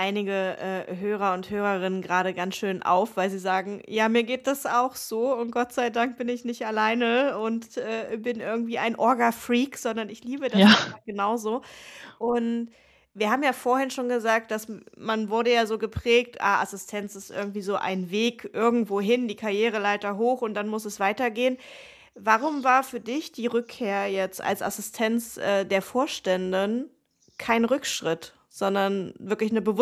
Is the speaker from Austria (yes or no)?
no; Northern Germany, Germany; Okay, als Norddeutsche